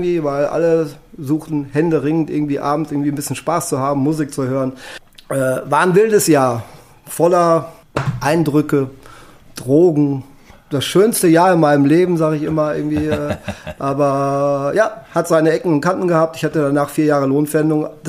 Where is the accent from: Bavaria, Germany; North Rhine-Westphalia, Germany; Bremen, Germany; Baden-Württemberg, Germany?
North Rhine-Westphalia, Germany; Ich komme aus dem Sauerland.